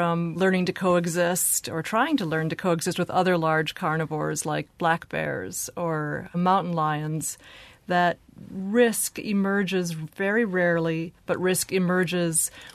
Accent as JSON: {"language": "English", "region": "Wisconsin", "country": "United States", "tie": "born or raised there", "said": "I grew up in Wisconsin, and for me it was fascinating to learn about this new era in Wisconsin environmental history"}